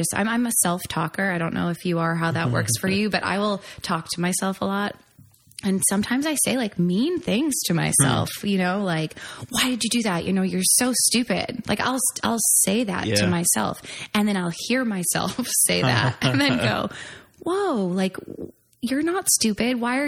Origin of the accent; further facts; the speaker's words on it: Haverhill, Massachusetts, United States; moved away as an adult; also born or lived in Utah; I grew up in Haverhill, Massachusetts, or I was born in Haverhill and kind of lived in the Merrimack Valley area, northeastern Massachusetts. Went to high school in Framingham. I moved out to Utah when I was about 20.